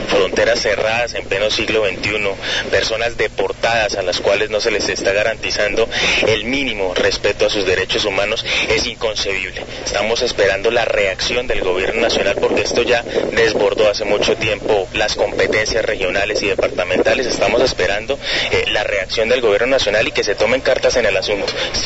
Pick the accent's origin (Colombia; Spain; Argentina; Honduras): Colombia; Somos nosotros, los colombianos, los que estamos viendo truncada esta movilización.